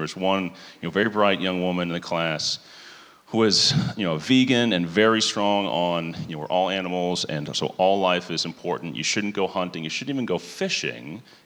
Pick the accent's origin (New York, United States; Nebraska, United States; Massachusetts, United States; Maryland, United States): Massachusetts, United States; West Newbury; So I grew up here in Massachusetts in West Newbury, up by Newburyport and Haverhill.